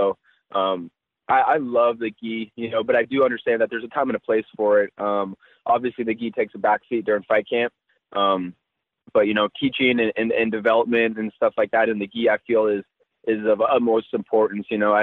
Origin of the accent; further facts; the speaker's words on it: Half Moon Bay, California, United States; But again, that's mostly back in my hometown in Half Moon Bay.